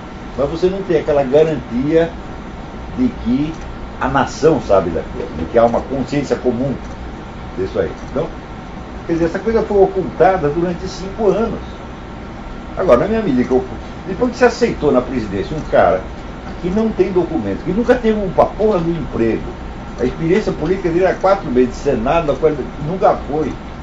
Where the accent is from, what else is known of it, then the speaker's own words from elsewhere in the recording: Brazil; moved away as an adult; eu sou brasileiro, né, eu sou apenas um rapaz latino-americano. Né, quer dizer, eu quando cheguei aqui, eu saí do Brasil com 58 anos